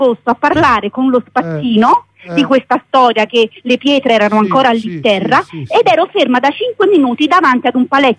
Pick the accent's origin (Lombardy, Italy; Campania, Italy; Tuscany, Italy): Campania, Italy; Naples; amo Napoli e sono di Napoli